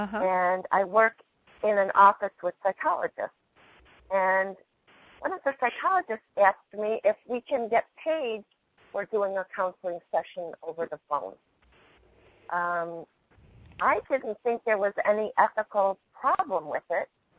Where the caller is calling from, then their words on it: Michigan, United States; I'm from Michigan, and I work with a group of psychologists.